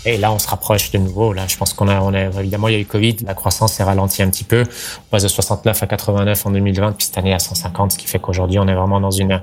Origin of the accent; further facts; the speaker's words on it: Geneva, Switzerland; moved away as an adult; now in London, United Kingdom; Mes parents sont des émigrés espagnols, en fait, en Suisse. Je suis né à Genève, donc en Suisse. J'ai grandi là-bas, j'ai fait mes études là-bas.